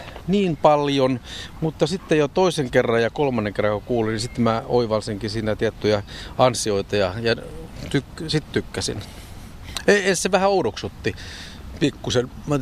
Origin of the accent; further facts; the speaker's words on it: Sauvo, Southwest Finland, Finland; born there; No melkein saaristosta, että mä oon syntynyt Sauvossa, joka on jo niin kuin oikeastaan saaristokuntia siinä Suomenlahti sitä ympäröityä Turussa päin.